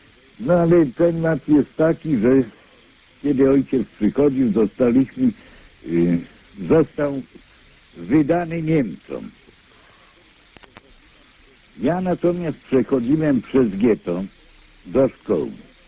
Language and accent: Polish; Warsaw, Masovian Voivodeship, Poland; rodowity warszawiak. Chciałem się podzielić wiadomością przede wszystkim, że przeżyłem akurat, że przeżyłem okupację w Warszawie.